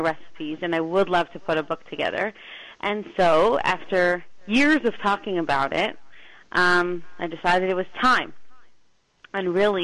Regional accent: Toronto, Ontario, Canada; I've worked as an event planner here in my hometown, Toronto.

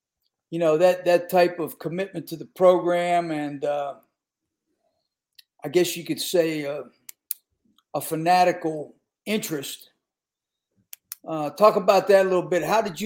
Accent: Pennsylvania, United States; the mentality is the same way that I grew up in Western PA

